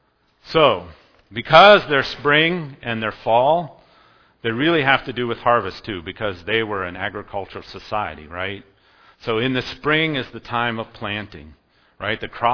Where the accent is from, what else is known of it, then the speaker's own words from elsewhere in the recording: Pennsylvania, United States; accent: Pennsylvania; Now, I have to be careful here because my Pennsylvania accent, you'll think I'll say Feast of Booths, but I mean booths.